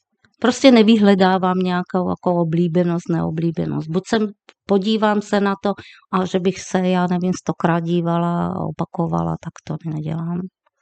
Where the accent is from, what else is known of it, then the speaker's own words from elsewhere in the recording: Slovakia; accent: Slovak; Czech is a second language; now in Czech Republic; tím, že jsem Slovenka, to určitě víte, že jsem Slovenka, že to poznat na mojím přízvuku.